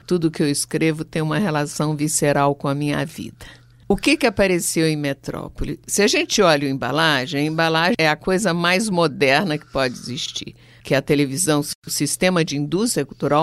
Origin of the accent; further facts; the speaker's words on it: Minas Gerais, Brazil; born there; also born or lived in Rio de Janeiro; era uma tentativa de entender o que havia acontecido com Minas, onde eu nasci. A minha família ficou sempre naquela região divisa de Minas com o Rio, entre o Rio e Minas